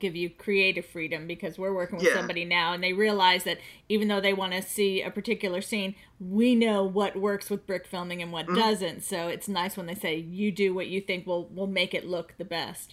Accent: Connecticut, United States; And, you know, where I grew up in Connecticut.

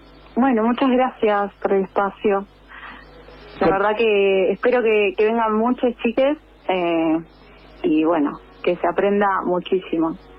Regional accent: Buenos Aires, Argentina; now in La Plata, Argentina; Yo soy de Capital en realidad, pero hace un montón de años que ya estoy viviendo acá en La Plata

